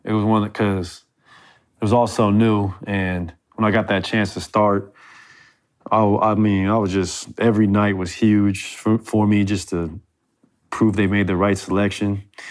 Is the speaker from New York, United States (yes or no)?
no; California, United States; And I'm from Orange County, from the IE, we're pretty mellow.